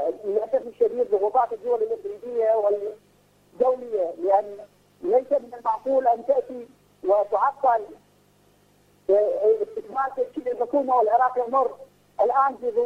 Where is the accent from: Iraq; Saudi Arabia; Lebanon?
Iraq; أنا مواطن عراقي وأسمع ما يقوله العراقيون.